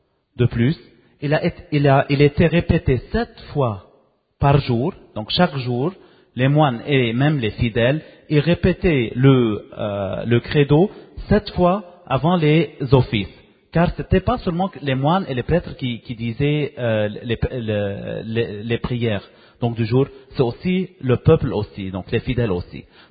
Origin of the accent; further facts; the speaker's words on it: Lebanon; French is a second language; je suis Libanais, Maronite